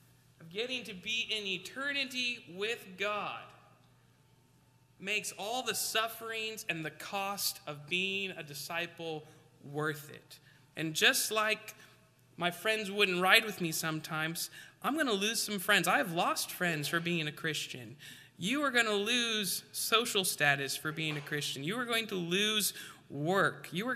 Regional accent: Alaska, United States; And I'm from Alaska, so I had my thermostat set to, I think, like 63, 64.

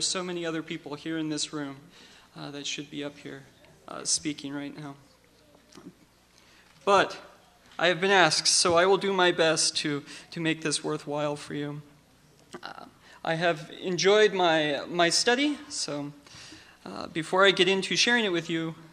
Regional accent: Alaska, United States; I've been an Alaskan my whole life. I wasn't born here, but I was raised in Alaska.

